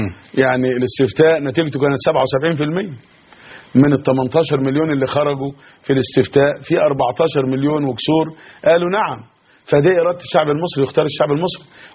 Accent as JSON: {"language": "Arabic", "country": "Egypt"}